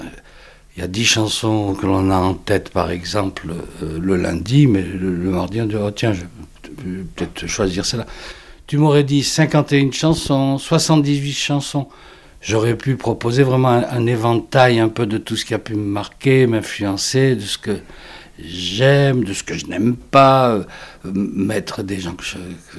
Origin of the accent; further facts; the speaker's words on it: Oran, Oran Province, Algeria; Moi, quand j'étais petit, je vivais à Oran, en Algérie